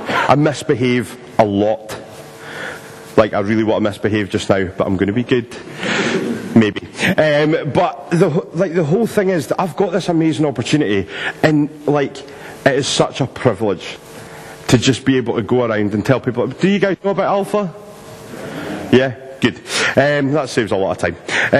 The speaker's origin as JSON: {"language": "English", "town": "Glasgow", "region": "Scotland", "country": "United Kingdom", "accent": "Glaswegian", "said": "I'll go back to Glaswegian if that's okay."}